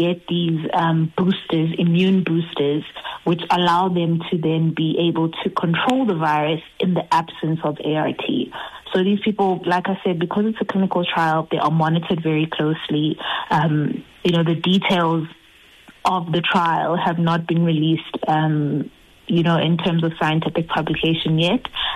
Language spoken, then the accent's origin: English; Durban, KwaZulu-Natal, South Africa; the research took place in Durban, which is my hometown